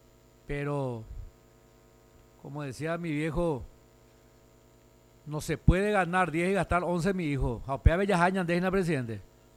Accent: Paraguay; A mí, presidente, como paraguayo, como contribuyente, me preocupa.

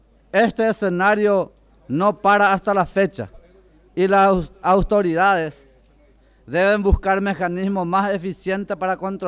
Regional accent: Paraguay; Como paraguayo, debemos de luchar contra la inconsciencia

